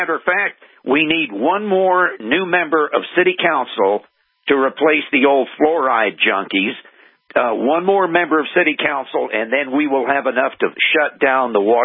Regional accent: Texas City, Texas, United States; born there; now in Wyoming, United States; Remember, I was born in Texas City, so I know all about Texas politics.

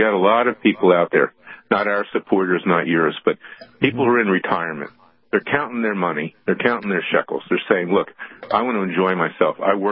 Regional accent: Florida, United States; I'm hoping that Governor DeSantis of Florida, my home state, will leave the Republican Party

